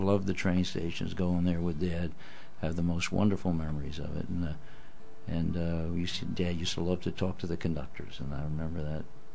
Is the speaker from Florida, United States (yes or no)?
no; Yonkers, New York, United States; I would have more of a following than I would in my hometown in New York.